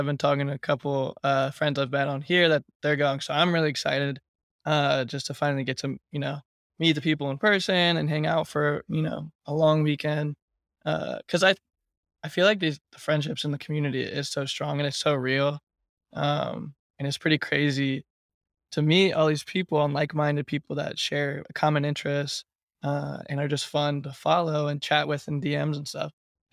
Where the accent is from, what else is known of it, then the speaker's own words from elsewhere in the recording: Annapolis, Maryland, United States; now in Baltimore, United States; I'm in Baltimore. I'm from Annapolis, but I live in Baltimore.